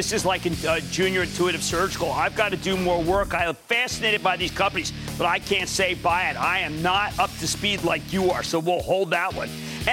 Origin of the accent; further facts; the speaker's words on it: New Jersey, United States; Why don't we go to Eileen in New Jersey, my home state, Eileen.